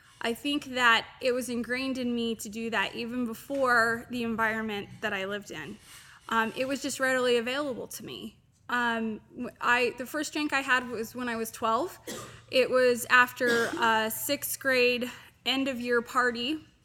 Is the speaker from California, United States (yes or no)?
no; Utah, United States; Let me tell you a little bit about myself. I am from Utah.